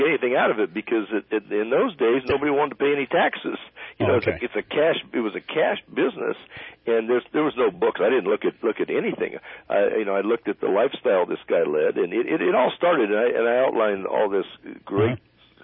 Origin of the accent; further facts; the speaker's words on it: Phoenix, Arizona, United States; Phoenix, Arizona. Born in Phoenix, World War II parents.